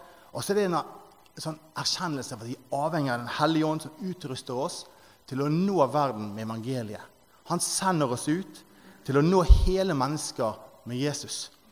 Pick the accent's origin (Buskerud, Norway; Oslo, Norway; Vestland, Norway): Vestland, Norway; Arna; Men jeg er en gutt fra Arna